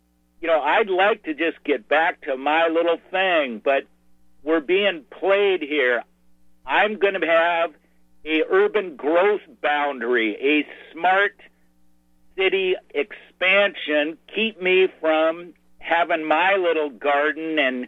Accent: Seattle, Washington, United States; born there; I was born in Seattle. I've been living with this forever.

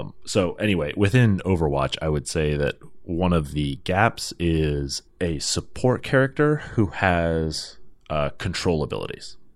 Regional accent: Georgia, United States; Sorry, I'm from Georgia.

